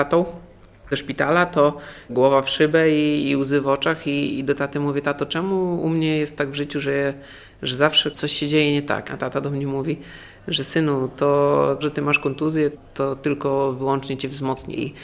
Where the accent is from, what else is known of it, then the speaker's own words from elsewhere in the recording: Podlaskie Voivodeship, Poland; Nawet to były niższe ligi u nas na Podlasiu.